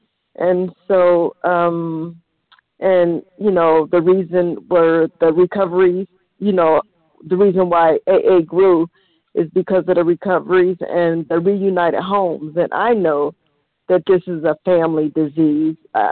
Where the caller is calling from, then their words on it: Cleveland, Ohio, United States; I'm calling from Cleveland, Ohio.